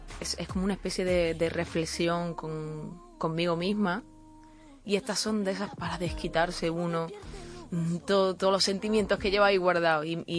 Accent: Córdoba, Andalusia, Spain; also born or lived in Almería; Córdoba, Andalucía, también me siento almeriense, que también he estado 10 años viviendo allí.

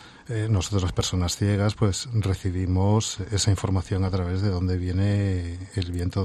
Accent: Asturias, Spain; born there; also born or lived in Galicia / Huelva; yo es que nací en Asturias, viví en Galicia y después estuve muchísimo tiempo viviendo en Huelva, entonces siempre he estado rodeado por el mar

